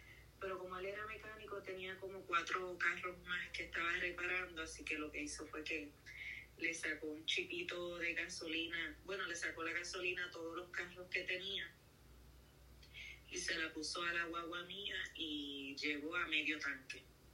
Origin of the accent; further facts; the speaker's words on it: Isabela, Puerto Rico; porque nosotros pues somos de Isabela.